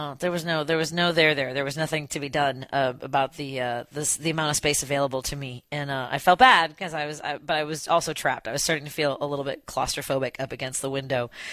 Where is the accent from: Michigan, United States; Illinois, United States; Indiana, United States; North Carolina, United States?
Illinois, United States; Chicago; I tell people I'm from Chicago, and they're like, oh, you guys are really corrupt.